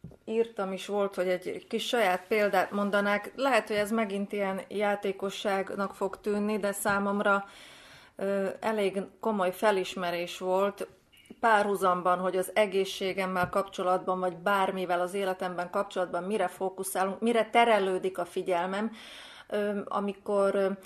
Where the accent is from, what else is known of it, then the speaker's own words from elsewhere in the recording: Slovakia; now in Serbia; Én Vajdaságban élve először találkoztam, és teljesen idegen volt számomra, szlovák felvidéki magyarként, mikor először láttam azt Vajdaságban